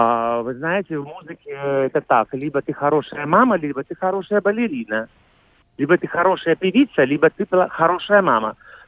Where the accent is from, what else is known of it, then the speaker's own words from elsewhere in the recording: Ukraine; Я украинец, где на меня сел, там с меня и слез.